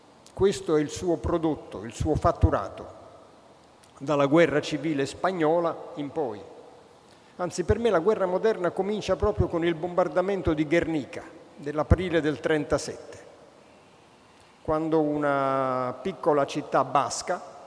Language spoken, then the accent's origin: Italian; Naples, Campania, Italy; born there; first language Neapolitan; Italian is a second language; Sì, diciamo che sono nato a Napoli e la mia lingua madre è il napoletano, non l'italiano. E l'italiano invece è una lingua che si parlava solamente con mio padre, a casa, spesso a tavola.